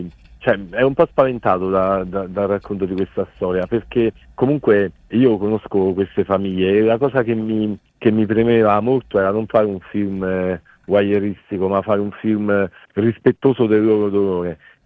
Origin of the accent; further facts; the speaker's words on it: Abruzzo, Italy; E la storia nasce da un fatto realmente accaduto nel mio paese, in Abruzzo